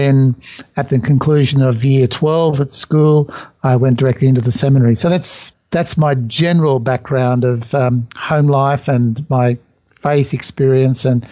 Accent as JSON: {"language": "English", "town": "Sydney", "region": "New South Wales", "country": "Australia", "tie": "born or raised there", "said": "I grew up in Sydney, and my mother and father are both Catholic, and I attended Catholic schools right through my education."}